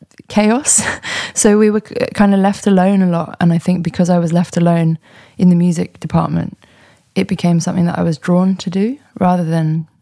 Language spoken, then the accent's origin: English; London, United Kingdom; I loved growing up in London.